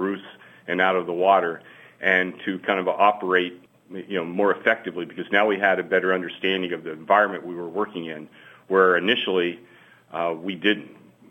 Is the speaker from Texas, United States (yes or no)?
no; Louisiana, United States; Well, Louisiana is my home. I'm born and raised in Louisiana. My office was in New Orleans, Louisiana.